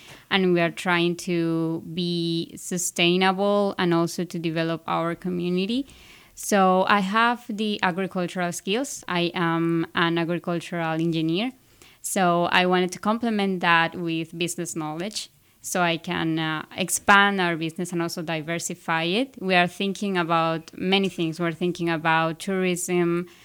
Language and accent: English; Canoa, Manabí, Ecuador; So we are from Ecuador. We are a little town near the beach. It's called Canoa.